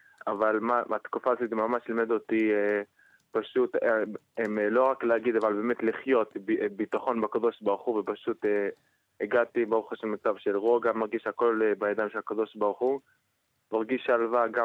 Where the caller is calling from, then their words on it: Jerusalem, Jerusalem District, Israel; מירושלים.